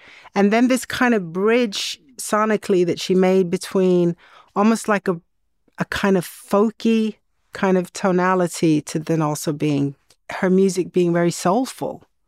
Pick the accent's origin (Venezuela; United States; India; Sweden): Sweden; growing up in Sweden in the 70s